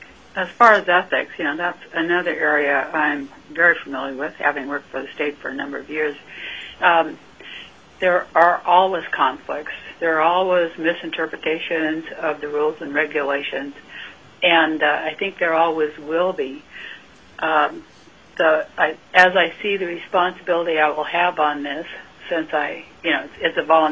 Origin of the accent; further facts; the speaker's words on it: Fairbanks, Alaska, United States; born there; I live in Fairbanks. I was born in Fairbanks.